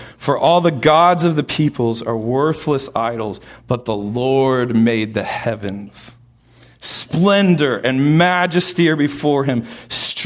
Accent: Austin, Texas, United States; I grew up in Austin in a musical family.

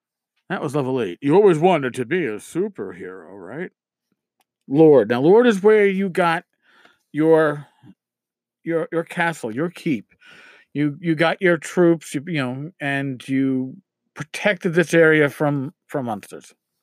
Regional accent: New York, United States; I'm a New Yorker.

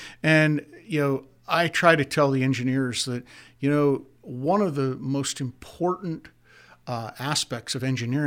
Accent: St. Marys, Pennsylvania, United States; Well, I'm from St. Mary's originally

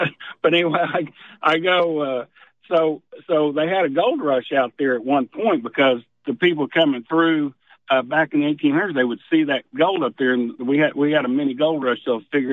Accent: Oklahoma, United States; accent: southern; also born or lived in New York / Europe; I went out to drill a well, and the old boy goes, "Where are you from, boy?" I said, "I'm from Oklahoma. Where are you from?" He said, "You sound like a goddamn Yankee."

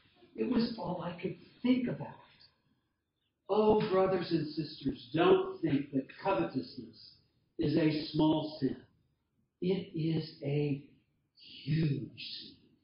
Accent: Kentucky, United States; this amazing offer that had come to me from this man in my hometown in Kentucky.

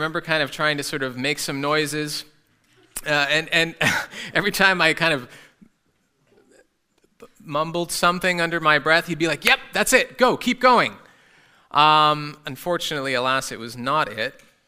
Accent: Germany; when I was about 12, 13 years old, some of you know my dad, and that I grew up in Germany.

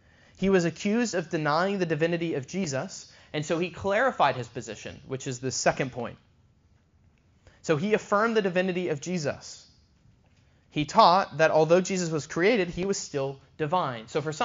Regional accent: Texas, United States; it's from my home state of Texas

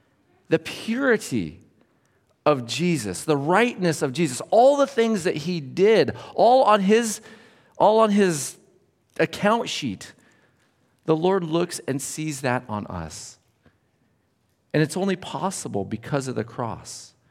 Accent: United States; And I'd tell them, I'm from the United States.

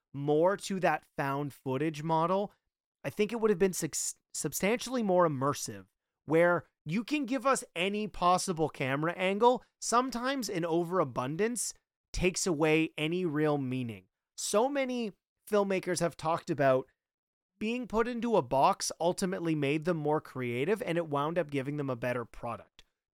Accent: Canada; So, being a Canadian, I had Family Channel, and you had to pay a lot to actually get the Disney Channel.

